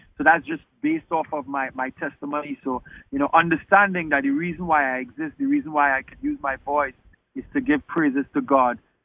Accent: Trinidad & Tobago; now in Antigua and Barbuda; I'm from Trinidad and Tobago, so I'm a Caribbean boy. I actually live in Antigua and Barbuda

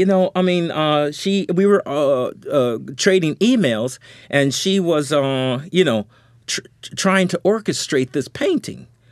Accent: New York, United States; A letter, but I'm from New York. You know, 917, blah, blah, blah.

